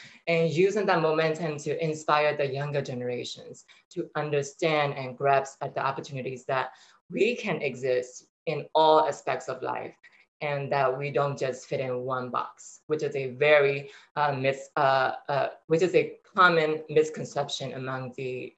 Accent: Myanmar; English is a second language; moved away as an adult; now in United States; I was born and raised in Burma, and I moved to the U.S. when I was 18.

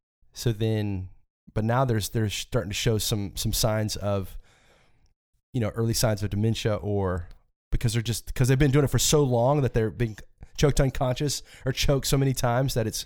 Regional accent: Alleghany County, North Carolina, United States; that I'm from Allegheny County, North Carolina?

